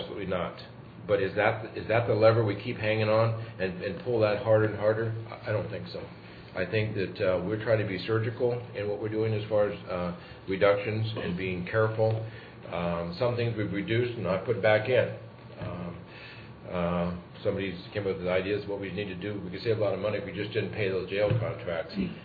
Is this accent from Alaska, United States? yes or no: yes; Valdez, Alaska, United States; I'm from Valdez